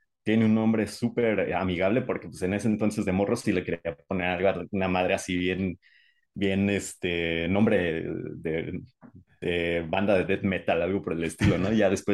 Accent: Paracho, Michoacán, Mexico; En mi pueblo, aquí en Paracho, no había nada de cuestiones de metal, de rock en la radio

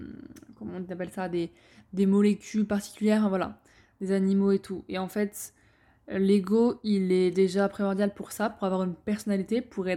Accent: France; born there; je suis née en France, je suis entrepreneur

